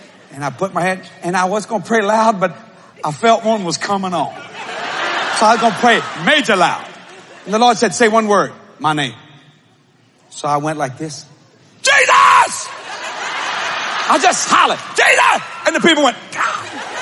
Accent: Louisiana, United States; we're Cajun people

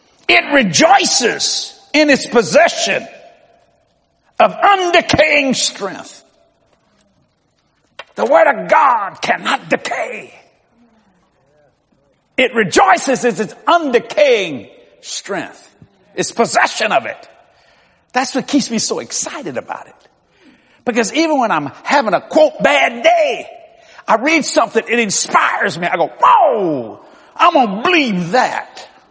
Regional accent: Louisiana, United States; Now, that I'm a Cajun for you watching all over the world.

